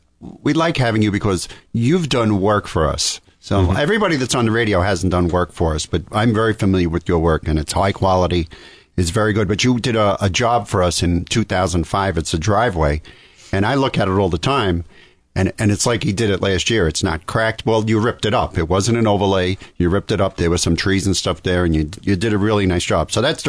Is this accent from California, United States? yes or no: no; New York, United States; Well, if you can't tell, I'm from New York.